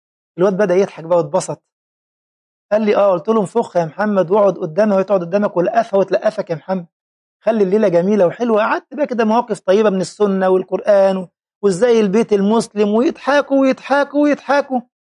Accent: Egypt; وهذا حدث في أكثر من لقاء عندنا في مصر

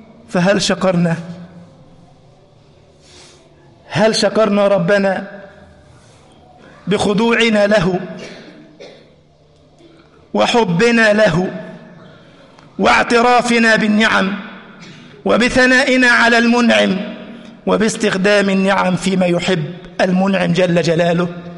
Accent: Egypt

